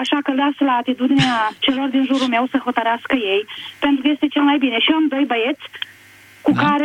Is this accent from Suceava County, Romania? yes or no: yes; Milișăuți, Suceava County, Romania; din Milișăuți, Suceava.